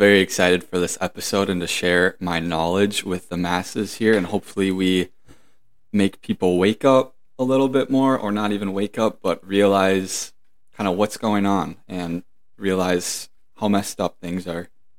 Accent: East Bethel, Minnesota, United States; So East Bethel, Minnesota. Went to high school in Forest Lake with my fellow Zach Ruger here.

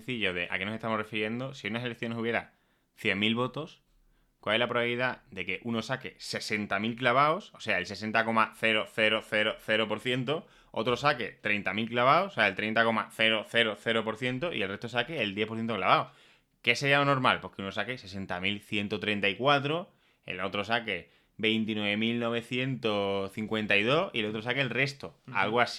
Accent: Spain; pero los españoles no somos como los venezolanos, aquí tenemos nuestras instituciones y tal

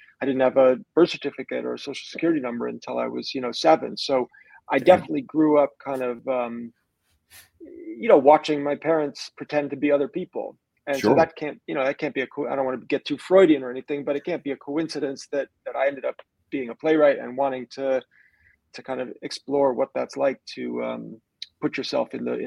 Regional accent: New York, United States; I should go back to my hometown of New York.

